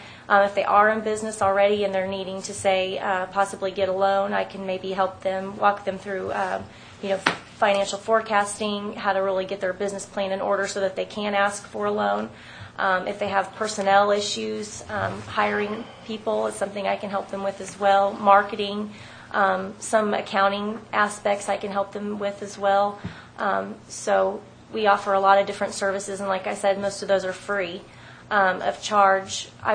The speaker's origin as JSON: {"language": "English", "town": "Ozark", "region": "Missouri", "country": "United States", "said": "I'm actually from Ozark."}